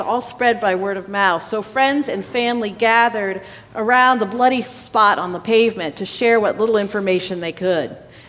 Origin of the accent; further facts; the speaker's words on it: Dayton, Ohio, United States; A few days after Michael Brown was shot, 2 white police officers in my hometown of Dayton, Ohio, shot a black man in a Walmart.